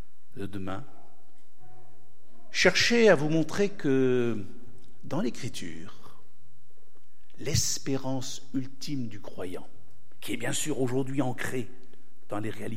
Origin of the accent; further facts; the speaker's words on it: Grand Est, France; Je suis alsacien, mais un peu italien, faut m'excuser.